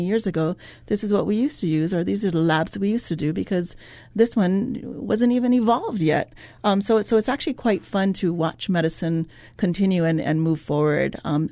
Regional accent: Hilo, Hawaii, United States; And I thought, Wahiawa rains every day, just like where I grew up in Hilo.

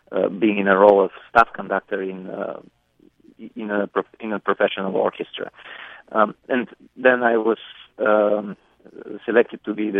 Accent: Bulgaria; I was born in Bulgaria and I grew up in Bulgaria.

